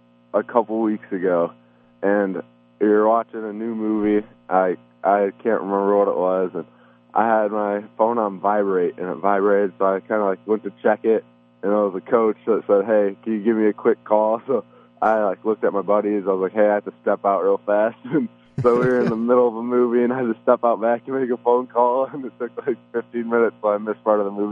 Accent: Illinois, United States; I was born in Illinois from the 815 area my whole life. So, I mean, growing up here

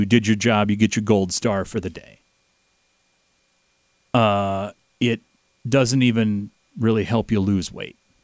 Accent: Quad Cities, United States; Today's Is This News is brought to you by a station that I grew up watching in the Quad Cities area, KWQC, TV6, the NBC affiliate in the Quad Cities.

